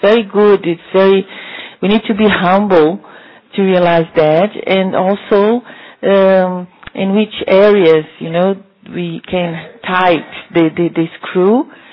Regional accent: Porto, Norte, Portugal; English is a second language; I'm sister from Oporto, Portugal

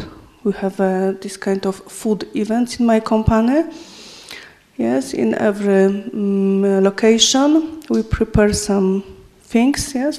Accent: Poland; English is a second language; I am from Poland, and I've been vegan for, I think, 5 years. And also the center I live is a vegan center

